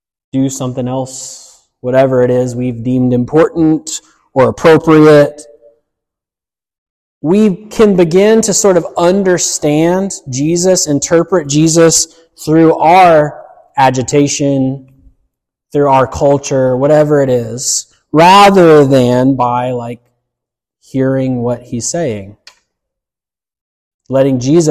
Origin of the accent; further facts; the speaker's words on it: the South, United States; You know, I grew up in the South, and I know a lot of people that look like a Martha.